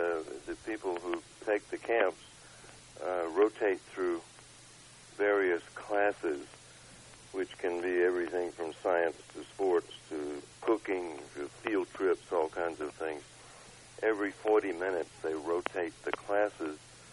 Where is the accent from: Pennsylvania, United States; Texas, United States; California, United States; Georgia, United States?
Georgia, United States; moved away; I grew up in Georgia on a farm, but we went off and picked wild berries.